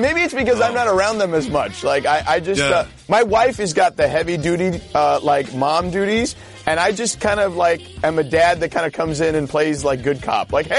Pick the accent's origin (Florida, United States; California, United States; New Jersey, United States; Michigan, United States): Florida, United States; Miami; because Miami in August is, as much as I love my hometown, it's the worst time to be there